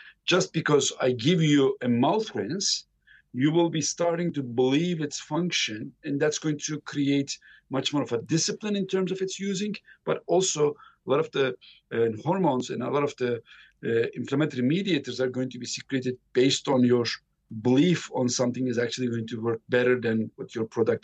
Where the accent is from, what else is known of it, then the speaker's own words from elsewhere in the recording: Istanbul, Turkey; And I, as a matter of fact, I'm from the European side of Istanbul, and I actually do have Neanderthal genes.